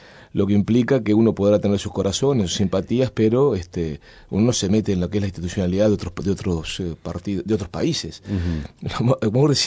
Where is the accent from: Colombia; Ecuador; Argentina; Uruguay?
Uruguay; yo soy uruguayo.